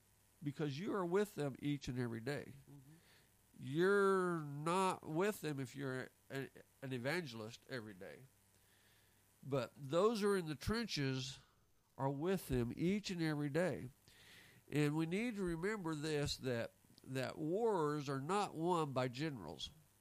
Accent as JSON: {"language": "English", "town": "Hatch", "region": "New Mexico", "country": "United States", "tie": "born or raised there", "said": "I grew up in Hatch, New Mexico. We're known for chili, chili capital of the world."}